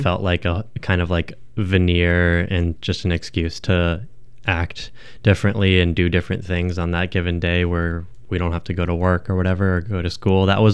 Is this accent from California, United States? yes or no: yes; San Diego, California, United States; I do remember growing up in San Diego, it was just all about like my neighborhood